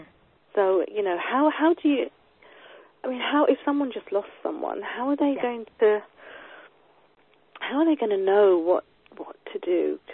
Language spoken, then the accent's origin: English; England, United Kingdom; being British or English, you know, it's a case of, oh, you stiff upper lip